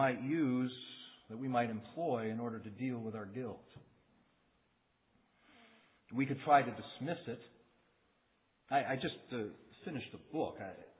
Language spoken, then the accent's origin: English; Florida, United States; I remember growing up in Florida, how many transplants in Florida and people trying to escape their past